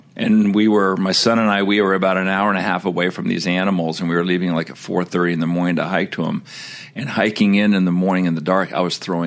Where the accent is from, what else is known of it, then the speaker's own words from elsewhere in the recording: Aspen, Colorado, United States; It was awesome growing up in Aspen, small little ski town.